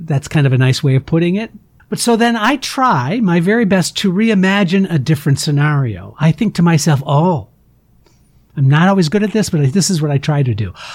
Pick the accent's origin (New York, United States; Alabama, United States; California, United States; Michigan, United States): Michigan, United States; I'm from Michigan originally. And being from Michigan and my dad was a car dealer